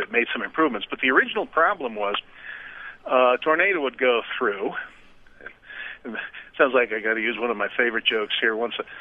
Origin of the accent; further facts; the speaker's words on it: Floral Park, New York, United States; also born or lived in Brooklyn; I was born in Brooklyn, but we moved out to Long Island, which is not that big a jump, but Nassau County, a little town called Floral Park.